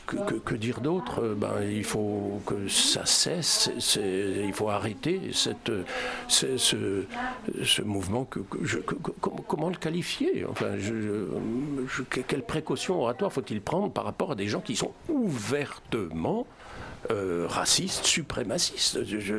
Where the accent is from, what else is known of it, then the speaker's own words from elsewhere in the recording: France; Alors, je ne vais pas prendre de précaution, mais je suis français.